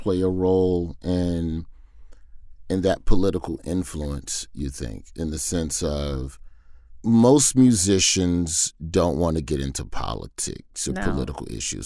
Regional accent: United States; you know, as an American, we traditionally think of ourselves as the factory of entertainment

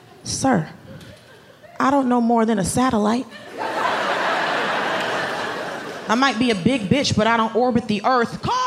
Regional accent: Atlanta, Georgia, United States; now in New York, United States; Because I didn't interact with a lot of Jews growing up because I grew up in Atlanta, so they kept themselves in a safe place.

